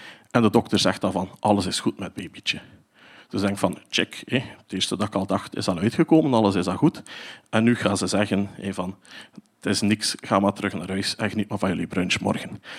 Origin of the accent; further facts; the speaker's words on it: Flanders, Belgium; moved away as an adult; now in Germany; ik kom uit West-Vlaanderen. Ik woon nu niet meer in West-Vlaanderen, want mijn vrouw die komt uit Duitsland. En wij wonen in Duitsland aan het drielandenpunt met Duitsland, België en Nederland.